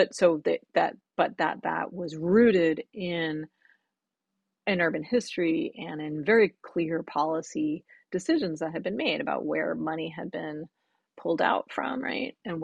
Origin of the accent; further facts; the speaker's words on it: New York, United States; Yeah, I mean, I would say, okay, so as a New Yorker, I was always, to be a certain extent, a little bit of a fish out of water in California.